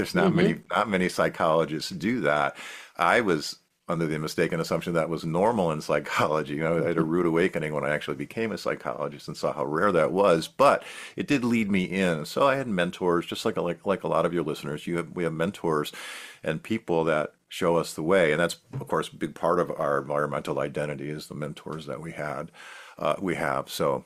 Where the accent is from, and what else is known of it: Buffalo, New York, United States; born or raised there